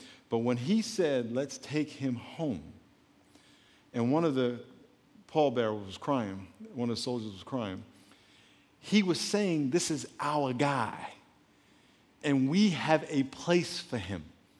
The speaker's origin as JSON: {"language": "English", "region": "New York", "country": "United States", "said": "It's old, broken down city. I'm from New York, so I can say that."}